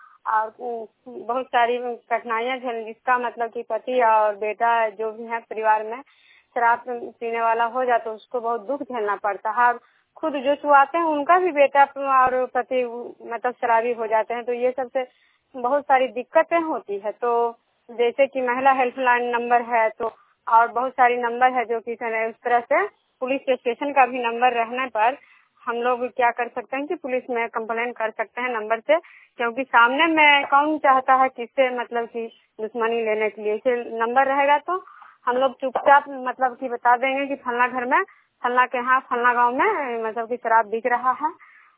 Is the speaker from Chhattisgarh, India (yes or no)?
no; Bishnupur, Bihar, India; मैं बिष्णुपुर ग्राम खजरा पंचायत नालंदा जिला नगर निगम प्रखंड के निवासी हूँ।